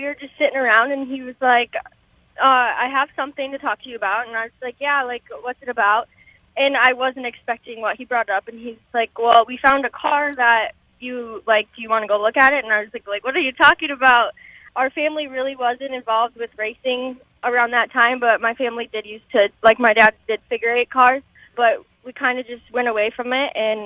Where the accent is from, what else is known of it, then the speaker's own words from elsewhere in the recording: Osage, Iowa, United States; It's a small town, and you know, you meet a lot of different people, but it's just nice and simple.